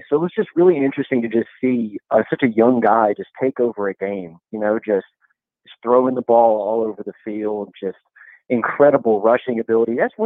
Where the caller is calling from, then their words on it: Ruston, Louisiana, United States; from Ruston, Louisiana.